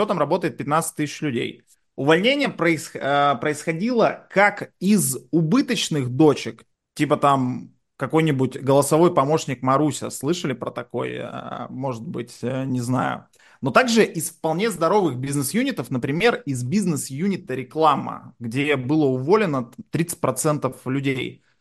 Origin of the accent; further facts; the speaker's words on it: Yekaterinburg, Sverdlovsk Oblast, Russia; Я родился на Уралмаше, а рос на Синих Камнях.